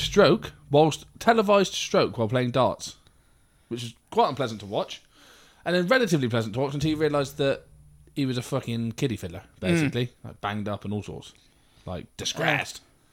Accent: South West England, United Kingdom; I'm from Devon

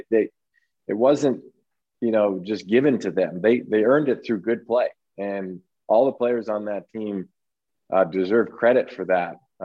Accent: Toronto, Ontario, Canada; I grew up in Toronto.

